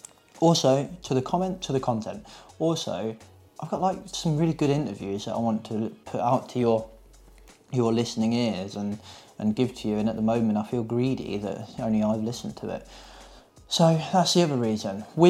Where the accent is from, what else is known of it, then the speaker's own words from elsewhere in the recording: United Kingdom; come on, we're British, we don't like talking to each other anyway